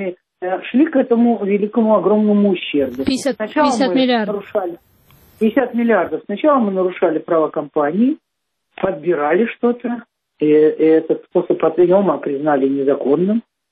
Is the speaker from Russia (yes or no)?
yes; Russia; Я знаю об этом, ну, как любой россиянин, который читает эти публикации на эту тему, и все.